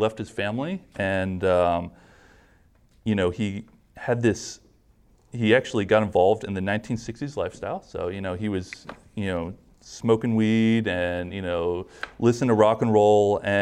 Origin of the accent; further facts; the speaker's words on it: Virginia, United States; we're both originally from Virginia, and there's a church there called McLean Bible Church.